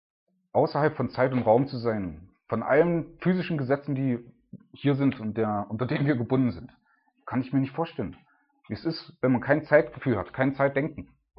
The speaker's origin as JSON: {"language": "German", "country": "Germany", "said": "Gerade als Deutscher, wo ich alles habe, ne?"}